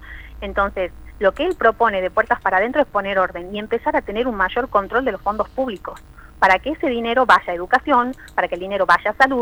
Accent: Argentina

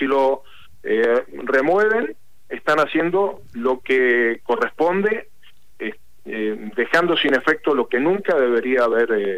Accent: Mendoza, Argentina; soy mendocino

